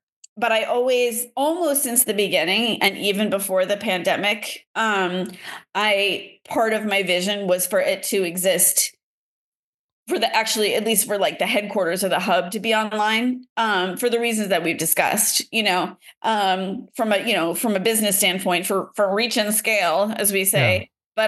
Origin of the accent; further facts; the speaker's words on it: Boston, Massachusetts, United States; now in New York, United States; I'm from Boston, and that's my place. But I have dual citizenship.